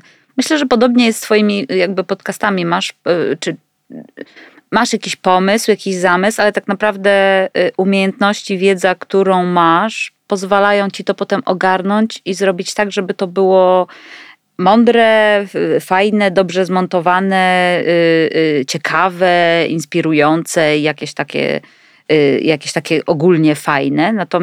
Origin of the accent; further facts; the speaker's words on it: Gniezno, Greater Poland Voivodeship, Poland; Ja jestem z Gniezna, urodziłam się w Gnieźnie.